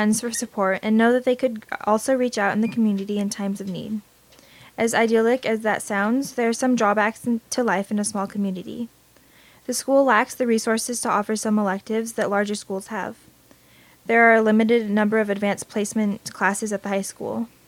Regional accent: Laytonville, California, United States; growing up in a small town like Laytonville has really made you appreciate community

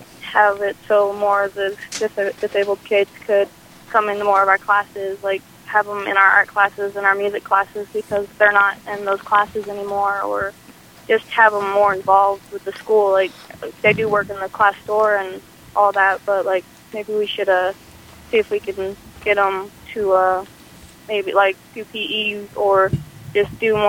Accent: Round Valley, United States; I'm from Round Valley.

